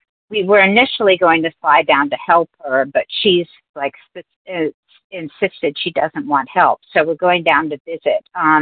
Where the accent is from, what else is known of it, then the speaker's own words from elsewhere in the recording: Virginia, United States; I'm from Virginia